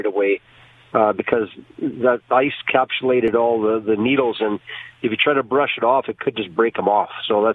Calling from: Kelowna, British Columbia, Canada

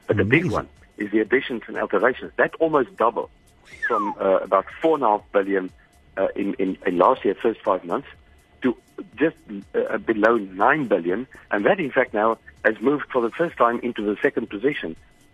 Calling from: Hermanus, Western Cape, South Africa; From Hermanus in the Western Cape.

